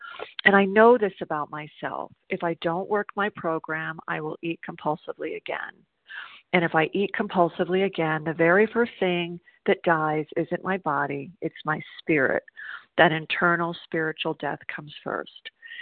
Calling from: South Carolina, United States

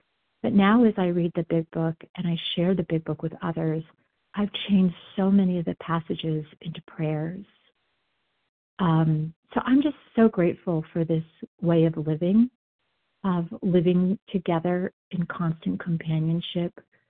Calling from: Denver, Colorado, United States; I'm calling from Denver, Colorado.

